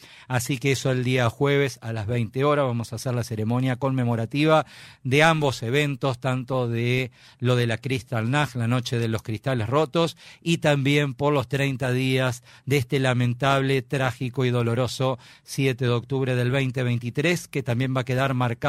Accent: Paraná, Entre Ríos, Argentina; el orgullo que tenemos nosotros como argentinos, como paranaenses

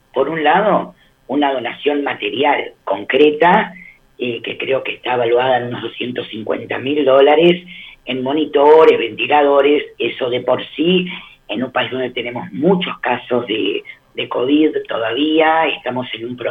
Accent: Uruguay; como uruguaya, el orgullo, la emoción y el agradecimiento es enorme. Pero como judía, bueno, es indescriptible.

